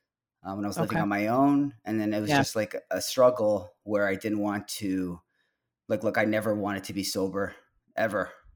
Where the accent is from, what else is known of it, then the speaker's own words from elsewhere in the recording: Ontario, Canada; it's I grew up in just outside of Toronto.